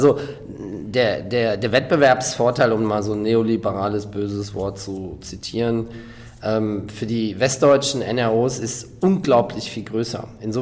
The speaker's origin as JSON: {"language": "German", "region": "Rhineland", "country": "Germany", "said": "Also ich selber bin Rheinländer"}